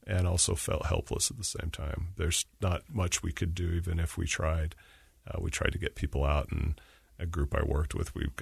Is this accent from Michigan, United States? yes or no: no; Utah, United States; I wanted to get back west. I missed Utah. I'm from Utah.